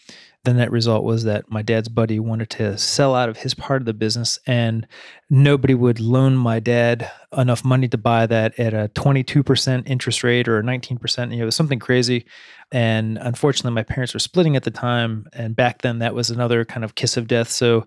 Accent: Akron, Ohio, United States; So I grew up in a medium-sized city in Ohio, Akron.

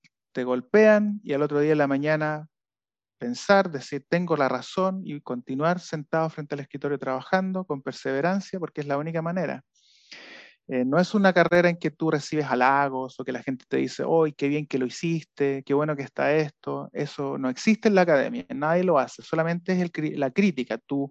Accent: Chile; y siendo chileno y habiendo mencionado, por supuesto, los dos premios Nobel de literatura que tenemos

